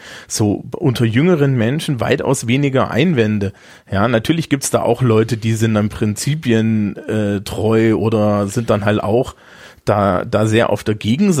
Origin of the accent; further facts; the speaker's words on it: eastern Germany, Germany; Ich bin im Osten aufgewachsen, da war es ein bisschen anders.